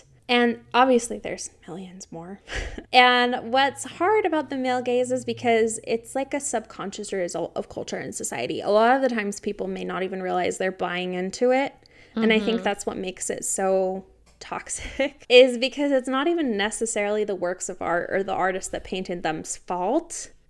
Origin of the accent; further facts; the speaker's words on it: United States; I didn't learn French. I'm very American.